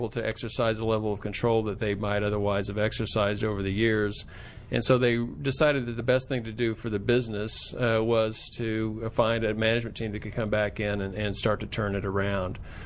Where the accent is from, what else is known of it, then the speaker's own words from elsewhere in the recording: Kansas, United States; I grew up in Kansas.